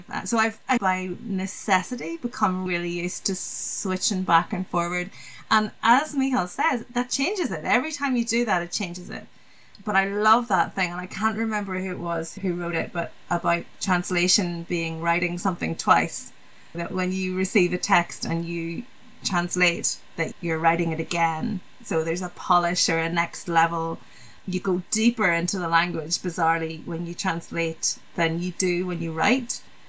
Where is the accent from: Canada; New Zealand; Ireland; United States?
Ireland; first language Irish; English is a second language; we call the Gaeltacht, which is an English-speaking area. So I was brought up speaking Irish as my first language and my home language.